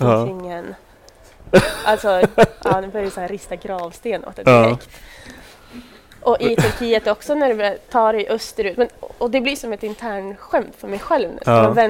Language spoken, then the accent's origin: Swedish; Sweden; då var jag inte längre den här 23-åringen som satt hemma i Sverige och berättade om hur jag skulle göra någonting eventuellt.